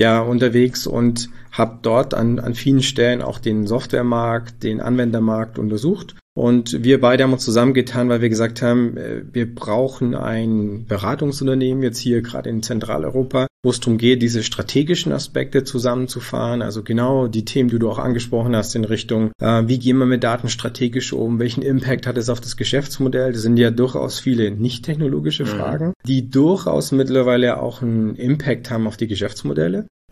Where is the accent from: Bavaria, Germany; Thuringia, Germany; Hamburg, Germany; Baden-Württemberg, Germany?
Bavaria, Germany; Nördlingen; born there; Ich selber wohne hier in der Gegend. Vielleicht ist es auch ganz spannend. Mich hat's hierher verschlagen. Bin eigentlich gebürtig aus Nördlingen, also schon Bayern, aber nicht ganz so südlich.